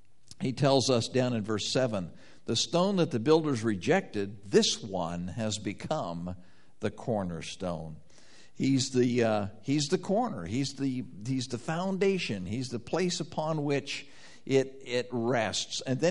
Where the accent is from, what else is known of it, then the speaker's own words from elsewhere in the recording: Wyoming, United States; He purchased a piece of ground in the mountains above the town where I grew up in Wyoming.